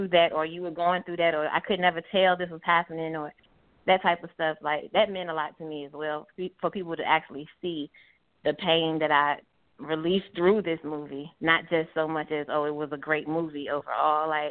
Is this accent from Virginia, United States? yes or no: yes; Norfolk, Virginia, United States; And I'm not from Atlanta. I'm from Norfolk